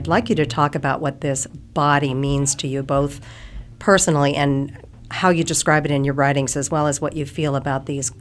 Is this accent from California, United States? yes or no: yes; Los Angeles, California, United States; I grew up in the Los Angeles area, so it wasn't in Maine that I discovered these things